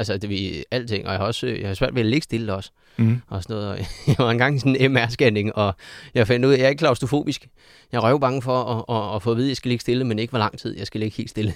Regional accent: Køge, Zealand, Denmark; Jeg er fra Kø, så...

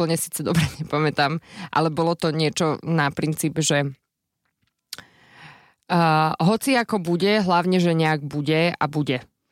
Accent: Bratislava, Bratislava Region, Slovakia; ja som dievča z Bratislavy

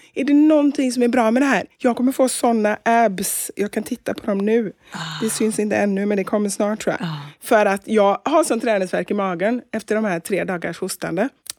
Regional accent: Gothenburg, Västra Götaland County, Sweden; med tanke på att du är från Örgryte och att jag är från Kortedala

